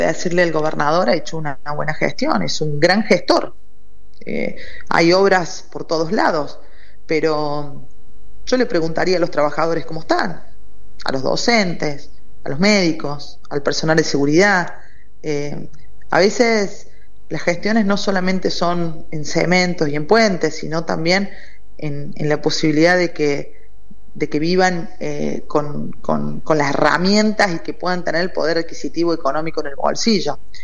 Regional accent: Argentina

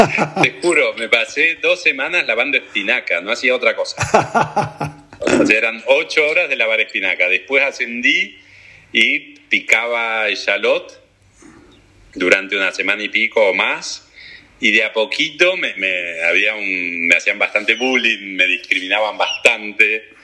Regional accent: Italy; Yo soy italiano y es el día de hoy que tengo la bendición de poder ir todos los años a Italia y me siento uno más.

